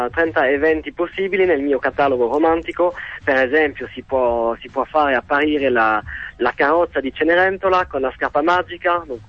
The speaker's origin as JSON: {"language": "Italian", "country": "France", "also_born_or_lived": "Venice, Italy", "second_language": "Italian", "said": "ero piccolo sono stato fortunato di vivere 4 anni in Italia e ho fatto la scuola media in Italia, anche se sono francese, penso che si sente che sono francese."}